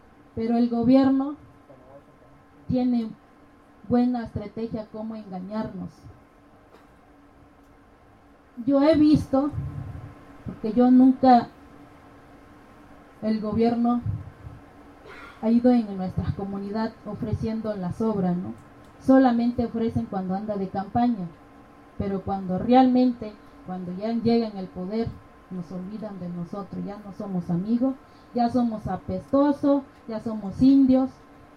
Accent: Barranca Guadalupe, Guerrero, Mexico; first language Mepa; Spanish is a second language; que es municipio de Ayutla, mi comunidad es Barranca, Guadalupe. Yo hablo en MEPA.

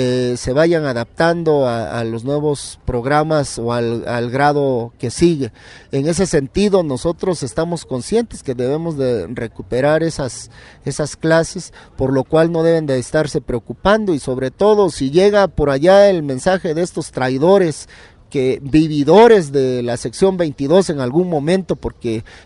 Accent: Oaxaca, Mexico; participamos como maestro oaxaqueño

